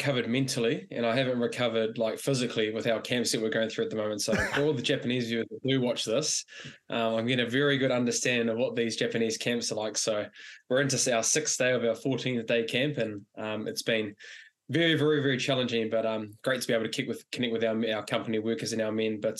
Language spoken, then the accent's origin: English; New Zealand; as a Kiwi